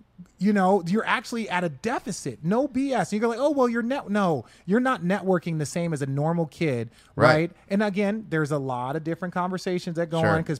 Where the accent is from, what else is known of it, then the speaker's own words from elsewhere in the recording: Glendale, Arizona, United States; I grew up in Glendale.